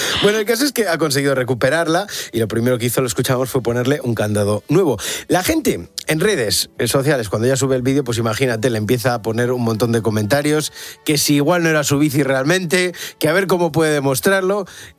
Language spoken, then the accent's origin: Spanish; Galicia, Spain; sube todos los días reflexiones en gallego, en el idioma de mi tierra.